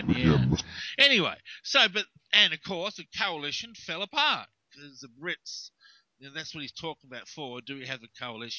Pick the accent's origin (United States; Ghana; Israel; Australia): Australia; I've always of the opinion America should stay out of international affairs, but then I'm an Aussie citizen, so what do I know?